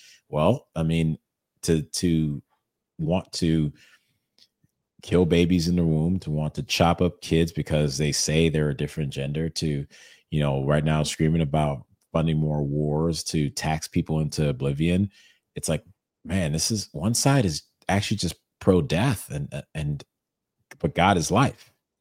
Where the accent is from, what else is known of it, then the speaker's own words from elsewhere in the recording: Evanston, Illinois, United States; also born or lived in Chicago / Iowa / Los Angeles; That's what I was taught my entire life growing up in Evanston, Chicago, Iowa, and then